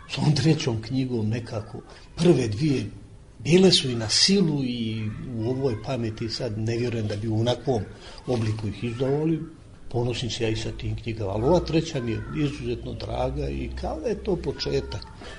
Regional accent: Bijelo Polje, Bijelo Polje Municipality, Montenegro; also born or lived in Zemun; I onda se vratio iz Banje u Crnu Goru, Bijelo polje, tu smo živjeli.

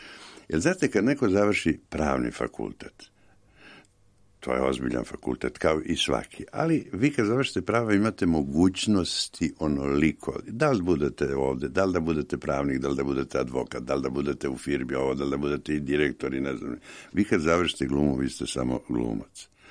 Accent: Belgrade, Serbia; Inače sam odrastao na Dorćolu i sve se to dešavalo u moje neposrednoj blizini

